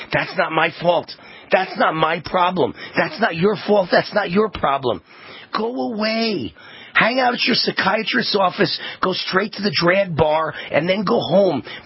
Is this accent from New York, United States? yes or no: yes; New York, United States; I'm a New Yorker. I can't live without a good F word.